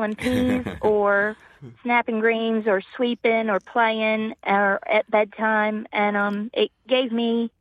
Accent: the South, United States; And growing up in the South, there's a lot of ignorance.

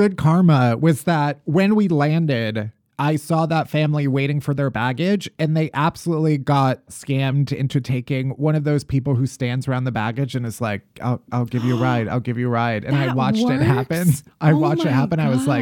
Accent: Midwest, United States; It's very awkward, especially as a Midwesterner, because I'm like, I'm never going to stand up for myself.

